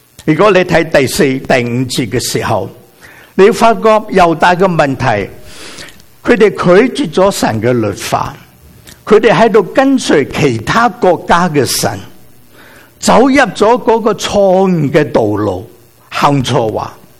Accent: Guangdong, China; 是不是我们广东人会说

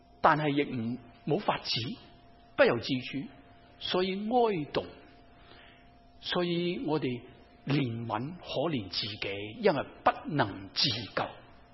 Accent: China; 我哋中国人孟子啊，有句名言

